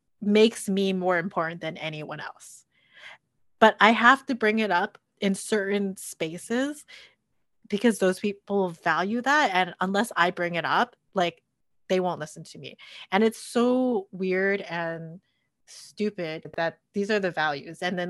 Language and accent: English; Canada; yeah, I'm Chinese Canadian, therefore you should value me?